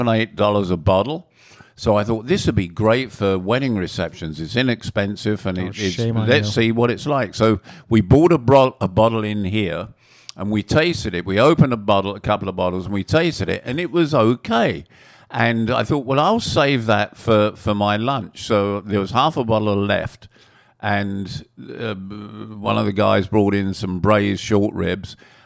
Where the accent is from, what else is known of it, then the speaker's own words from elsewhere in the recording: England, United Kingdom; born there; I was born in England, which is almost Europe, mm-hmm. and I was brought up